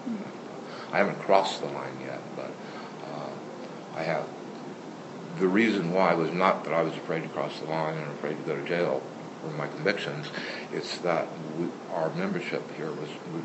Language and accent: English; Nevada, Missouri, United States; born there; I was born in Nevada, Missouri, mm-hmm. 1957, 56.